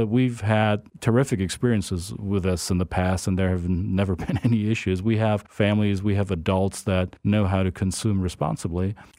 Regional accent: Germany; moved away as an adult; now in United States; My wife and I, we moved here from Germany 9 years ago. And both my wife and I, we spent time in the U.S. as teenagers growing up. So we have two cultures under our skin. We speak two languages.

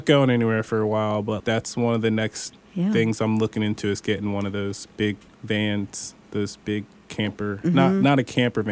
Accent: New Jersey, United States; now in Easton, United States; I tell people I'm from Jersey because that's what my bio says, even though I live in Easton.

